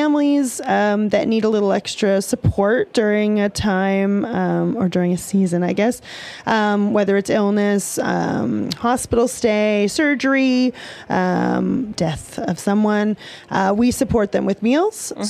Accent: Nova Scotia, Canada; I'm originally from Nova Scotia

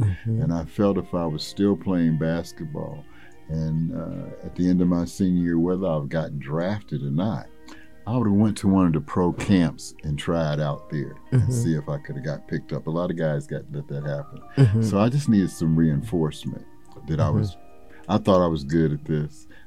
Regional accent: Dayton, Ohio, United States; also born or lived in Detroit, Michigan; So from age 3 on, I grew up in Dayton, Ohio, went to Roosevelt High School, went to Weber Elementary.

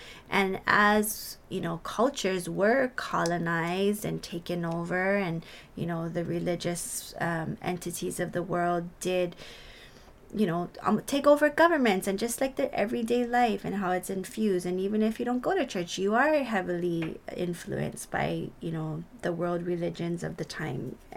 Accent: Hawaii, United States; And sometimes as a Hawaiian or just, you know, a native person

